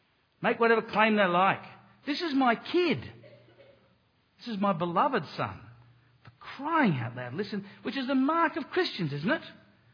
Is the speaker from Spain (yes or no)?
no; Australia; I probably would because I'm an Australian